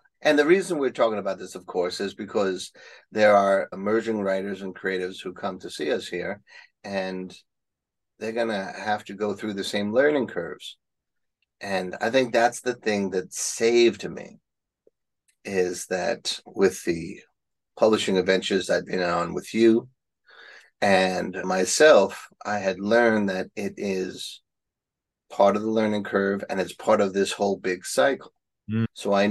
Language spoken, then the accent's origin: English; Bronx, New York, United States; Hi, I'm from the Bronx.